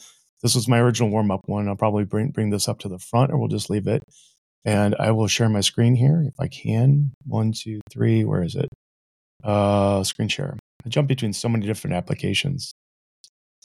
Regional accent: St. Louis, Missouri, United States; I can't believe I'm from Missouri originally, in St. Louis.

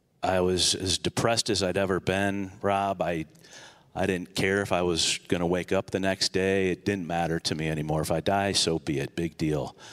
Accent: Toledo, Ohio, United States; Oh, again … Born and raised in Toledo and moved away for a bit.

